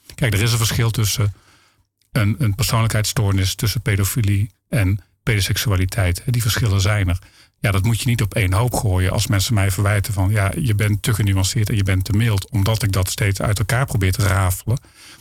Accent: Hoge Zwaluwe, North Brabant, Netherlands; ik kom uit Hoge Zwaluwe.

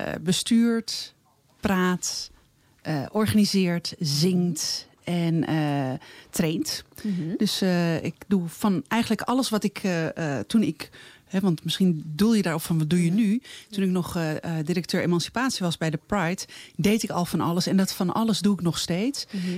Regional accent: Amsterdam, North Holland, Netherlands; Ik kom geboren getogen uit Amsterdam.

